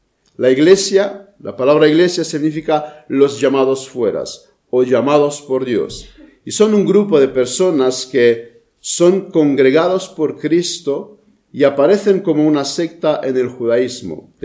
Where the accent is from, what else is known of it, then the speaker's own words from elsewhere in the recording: Romania; Spanish is a second language; Esto otra vez hago referencia a mi país de origen, a Rumanía.